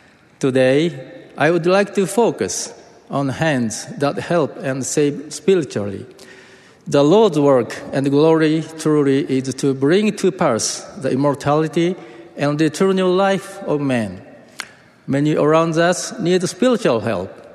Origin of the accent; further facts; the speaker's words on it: Matsumoto, Nagano, Japan; English is a second language; I grew up in Matsumoto, Japan, close to where the Nagano Winter Olympics were held. My hometown looks very much like Salt Lake City, a valley surrounded by beautiful mountains.